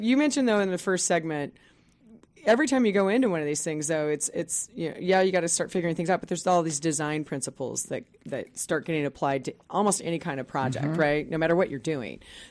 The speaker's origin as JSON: {"language": "English", "region": "Midwest", "country": "United States", "tie": "born or raised there", "said": "I grew up in the Midwest on a 3/4 acre lot that we had to mow every freaking week in 100 degree weather in summer."}